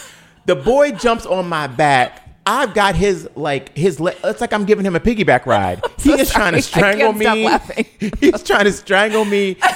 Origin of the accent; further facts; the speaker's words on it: Cleveland, Ohio, United States; I'm from Cleveland. I will fight your ass.